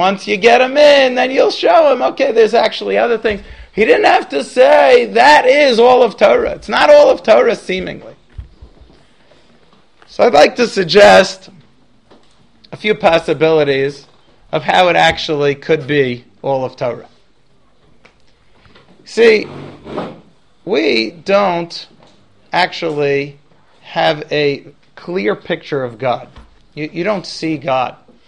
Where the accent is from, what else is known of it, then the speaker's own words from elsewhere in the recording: New York, United States; See, I was raised, born and bred in New York, and over there, what I noticed is everyone's called a nice person.